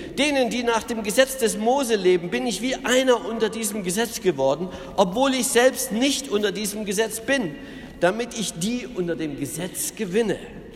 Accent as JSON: {"language": "German", "region": "Berlin", "country": "Germany", "tie": "born or raised there", "said": "Ich war in Berlin, meine Heimatstadt."}